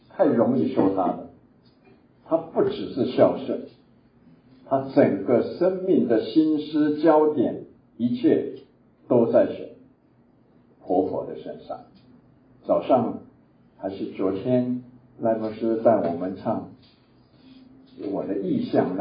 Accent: Taiwan; accent: Taiwanese; 我们有国内的家人告诉我，我的国语有点台湾腔，所以我很努力的尽量能够让他们能够听得懂我的台湾腔话，那个普通话。

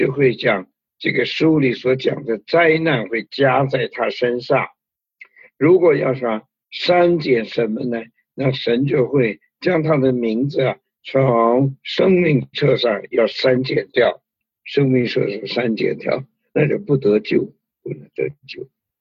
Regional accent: China; 我们中国人有一句话，打肿的脸充胖子

